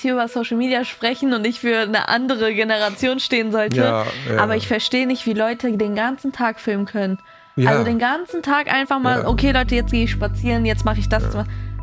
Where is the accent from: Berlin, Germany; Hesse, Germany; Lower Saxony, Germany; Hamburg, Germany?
Hesse, Germany; Offenbach am Main; Ich bin ja aus Offenbach am Main. Also ich bin von da, wo